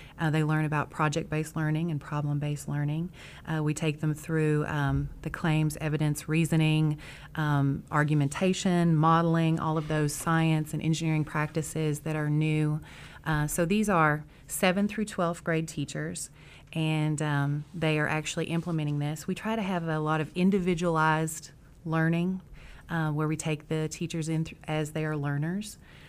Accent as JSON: {"language": "English", "town": "Hazel Green", "region": "Kentucky", "country": "United States", "lives_now": "Maysville, United States", "said": "Well, originally I'm from Hazel Green, Kentucky. I live now in Maysville."}